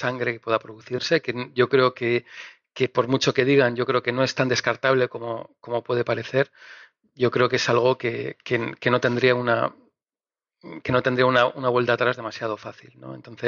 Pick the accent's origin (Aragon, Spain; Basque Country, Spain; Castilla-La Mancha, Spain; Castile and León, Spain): Basque Country, Spain; ahora los malos de la película en el resto de España no somos los vascos, sino son los catalanes.